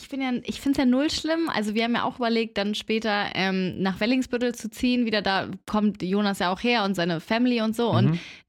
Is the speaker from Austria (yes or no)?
no; Spain; Ich bin ja halt Spanierin